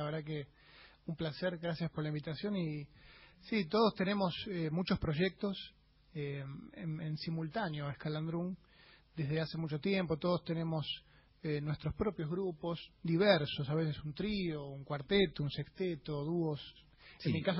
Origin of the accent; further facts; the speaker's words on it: Buenos Aires, Argentina; Nosotros vivimos acá, somos todos de Buenos Aires